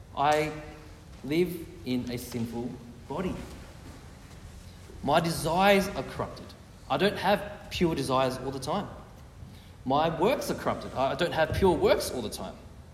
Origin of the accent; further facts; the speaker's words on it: Australia; I'm sorry, I grew up in Australia, so I didn't learn English grammar.